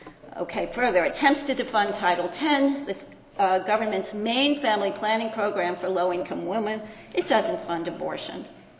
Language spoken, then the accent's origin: English; New York City, New York, United States; I come from New York City. There are lots of hospitals, but in many parts of the country, there aren't.